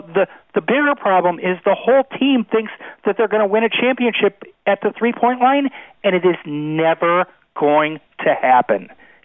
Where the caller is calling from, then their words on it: Boston, Massachusetts, United States; Yeah, I'm calling from Boston